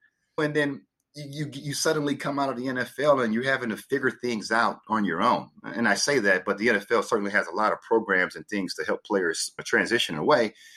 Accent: Port Arthur, Texas, United States; because growing up in Port Arthur is a heavily industrial area

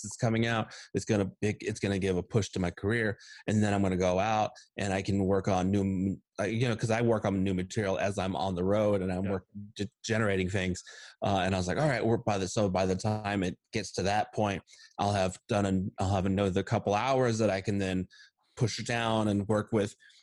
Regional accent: Iowa, United States; moved away as an adult; also born or lived in Florida / Los Angeles; So I moved to Florida. I'm originally from Iowa, and then got out the Army, moved to Florida. Spent a couple years back in Iowa to be closer to family.

